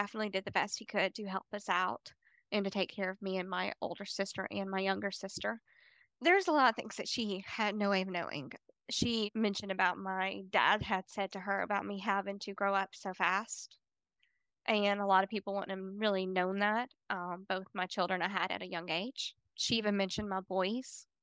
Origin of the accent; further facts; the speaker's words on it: Decatur, Alabama, United States; And I'm from Decatur, Alabama.